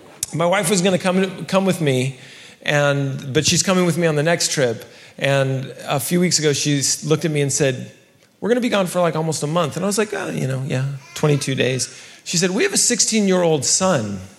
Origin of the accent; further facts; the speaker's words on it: California, United States; I'm from California. Just got here today.